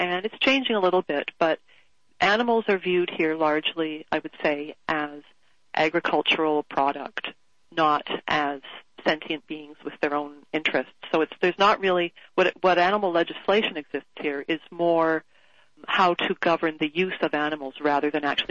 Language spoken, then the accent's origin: English; Toronto, Ontario, Canada; I'm actually from Toronto